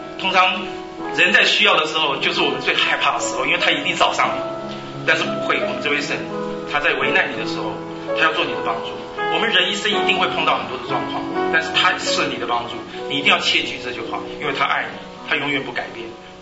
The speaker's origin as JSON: {"language": "Chinese", "country": "Taiwan", "said": "虽然我从台湾来，这首诗歌在台湾唱遍大街小巷"}